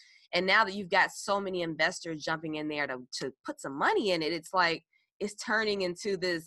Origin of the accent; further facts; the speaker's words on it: Gary, Indiana, United States; I was raised in Gary. Me and my family, my brother, my sister, my mom, dad, we lived out there. And yeah, it wasn't the best area to live in, but it's literally a hop and skip away from Chicago.